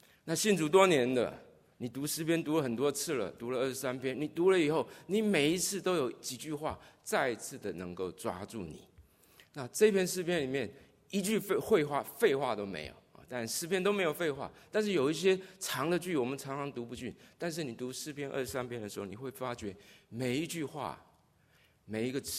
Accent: New York, United States; 我从纽约来的。

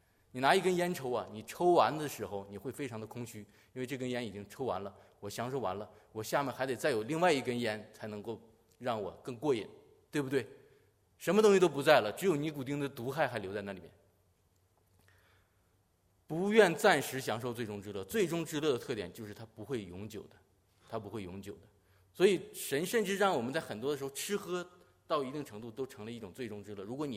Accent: Northeast China, China; 你知道我当时这个我是东北人啊

